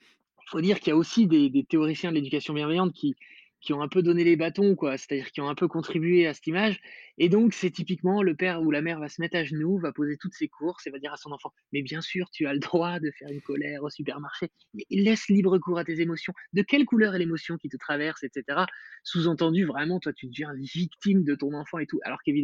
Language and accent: French; Metz, Grand Est, France; born there; now in Paris, France; Moi, je suis pas né du tout à Paris, je suis né à Metz, je suis arrivé à Paris pour bosser, j'ai 3 enfants.